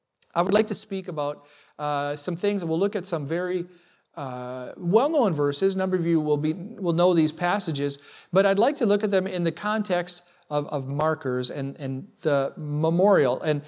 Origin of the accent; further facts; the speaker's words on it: Alaska, United States; Just for context, I grew up in Alaska. And a lot of my experiences in childhood were formed there, and it's not like Wisconsin.